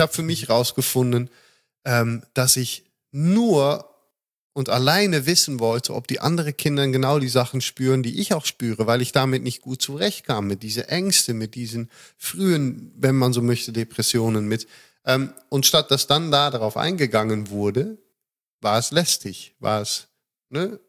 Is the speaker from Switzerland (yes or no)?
no; Netherlands; German is a second language; für Deutschland sehr erfrischend, für mich als Holländer